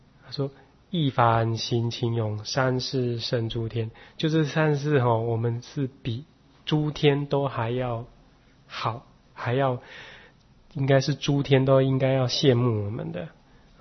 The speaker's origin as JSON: {"language": "Chinese", "country": "China", "said": "那你们就知道说我们在我们中国人就是死的时候要祭祀嘛"}